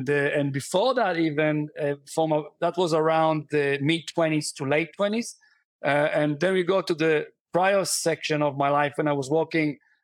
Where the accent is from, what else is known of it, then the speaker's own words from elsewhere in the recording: Israel; moved away as an adult; now in New Zealand; I was born and raised in Israel, an American citizen as well, but I was actually spending the last 25 years in New Zealand